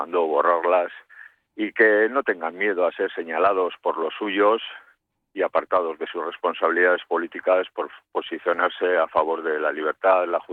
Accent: Basque Country, Spain; Nosotros somos parte de este pueblo. Nuestros hijos estudian en las ikastolas, en los diferentes colegios vascos. Nosotros somos parte de las cuadrillas que se mueven a diario por Euskadi.

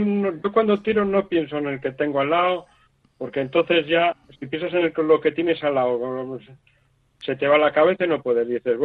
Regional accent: Santurtzi, Basque Country, Spain; somos de Santurce

